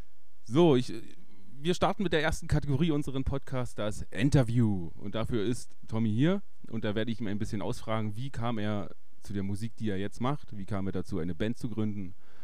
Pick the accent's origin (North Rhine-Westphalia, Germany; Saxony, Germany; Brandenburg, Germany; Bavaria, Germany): Brandenburg, Germany; Guben; now in Cottbus, Germany; Jetzt wohne ich zwar in Cottbus, aber das ist ja so nah an Guben dran, dass ich doch gerne mal wieder meine alte Heimatstadt besuche.